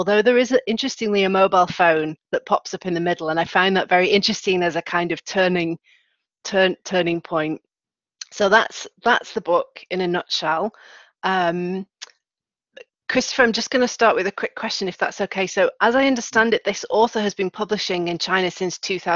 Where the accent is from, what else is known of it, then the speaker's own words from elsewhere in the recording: Manchester, North West England, United Kingdom; whiling away in the rains of Manchester, my hometown.